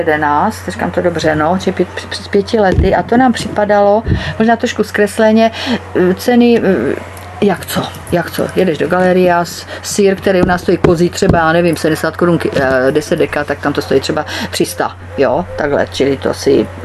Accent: Olomouc, Olomouc Region, Czechia; já jsem z Olomouce, takže jako to je takový městečko

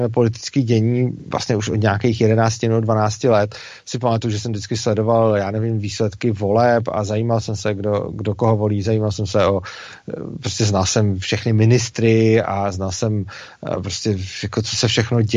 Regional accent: Plzeň, Plzeň Region, Czechia; Jo, já jsem Plzeňák, chodil jsem na Mikulášský gymnázium.

